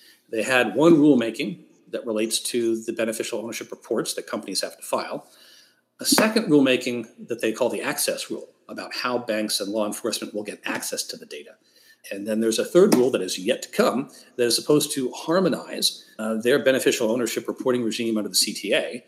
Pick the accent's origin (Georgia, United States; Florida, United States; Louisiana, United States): Georgia, United States; General partnerships in my home state of Georgia are not formed by the filing of a document